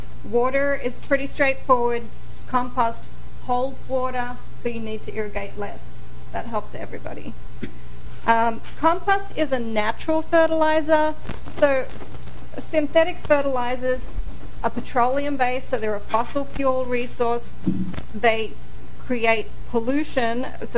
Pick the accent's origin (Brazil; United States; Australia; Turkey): Australia; I was trying to place where your accent was from. So I'm just going to say, I'm from Australia.